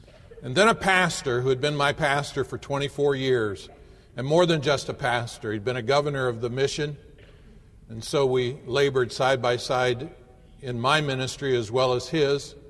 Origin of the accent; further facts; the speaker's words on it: Ohio, United States; Now, I was born in Ohio and was reared in Ohio. I've never lived as a resident of West Virginia, but my parents moved to Ohio just about the time the Second World War began.